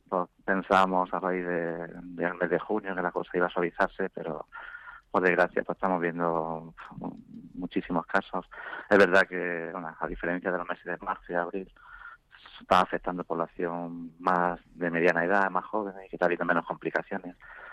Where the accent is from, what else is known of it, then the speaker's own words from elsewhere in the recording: Jaén, Andalusia, Spain; born there; now in Madrid, Spain; soy del Real Jaén, porque yo soy nacido en Jaén.